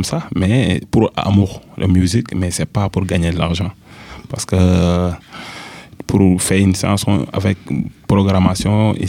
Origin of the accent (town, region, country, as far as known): Louga, Senegal; French is a second language